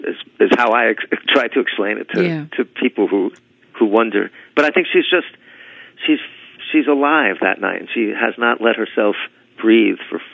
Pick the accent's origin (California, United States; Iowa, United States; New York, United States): New York, United States; And then I also, you know, I grew up in New York, and I was the son of a jazz musician.